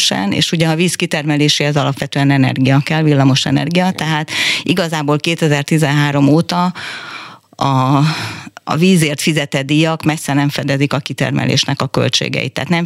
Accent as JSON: {"language": "Hungarian", "town": "Kaposvár", "region": "Somogy", "country": "Hungary", "said": "Én például kaposvári vagyok, és nálunk elég sokszor volt barna víz, még a gyerekkoromban emlékszem rá"}